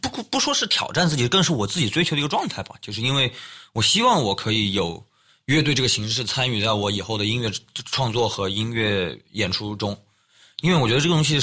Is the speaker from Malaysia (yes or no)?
no; Chengdu, Sichuan, China; also born or lived in Guiyang; 因为我跟王小福是老乡，然后我们的贵阳人，我是贵阳出生的嘛，但是我在成都长大的。